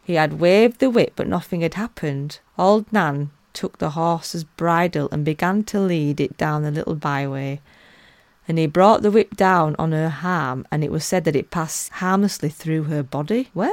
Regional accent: Yorkshire and the Humber, United Kingdom; One being in North Yorkshire, which I'm particularly proud of as a Yorkshire lass.

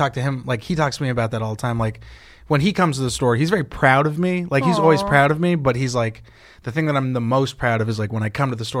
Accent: California, United States; I'm from California. My whole family speaks Spanish.

